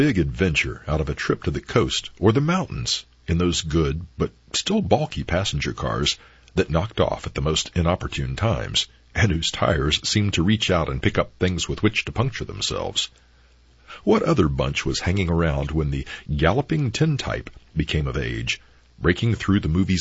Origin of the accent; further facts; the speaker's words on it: Chapel Hill, North Carolina, United States; Growing up in Old Chapel Hill, was there ever a generation that didn't think it had more fun in its youth than any other generation?